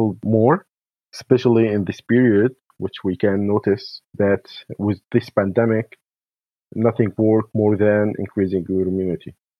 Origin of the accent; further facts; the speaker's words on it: Syria; English is a second language; now in Netherlands; I'm a pharmacist from Syria, and I'm living here in Netherlands since 2015.